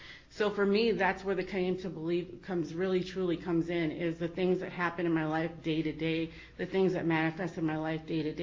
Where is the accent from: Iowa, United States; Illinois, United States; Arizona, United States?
Arizona, United States; Phoenix; now in Tucson, United States; I'm originally from Phoenix, and I moved down to Tucson thinking that I could relocate from it